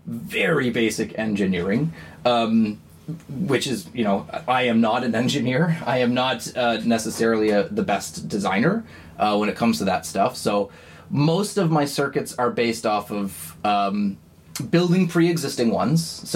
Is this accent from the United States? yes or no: no; Peterborough, Ontario, Canada; Yeah, I grew up here. I grew up in Peterborough, and I worked really hard to get out of this town as much as I loved it.